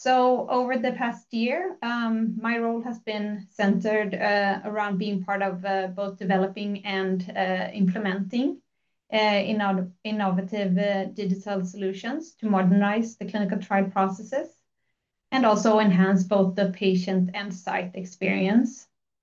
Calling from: Gothenburg, Västra Götaland, Sweden; English is a second language; I'm joining from Gothenburg, Sweden. So I don't know if that's the first time, but here is Sweden.

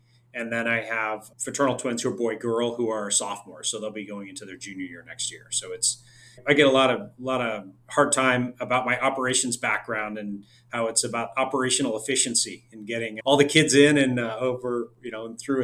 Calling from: Portland, Oregon, United States; Yeah, I'm calling in from outside of Portland, Oregon.

